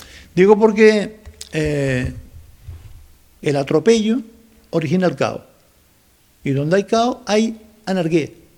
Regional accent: Canary Islands, Spain; seamos respetuosos y vengamos vestidos correctamente, dignamente, como canarios y canarias.

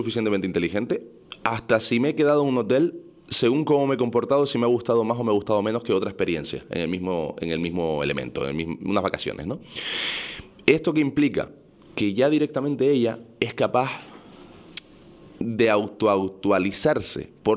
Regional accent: Canary Islands, Spain; soy un chico canario, tinerfeño, empresario de 31 años.

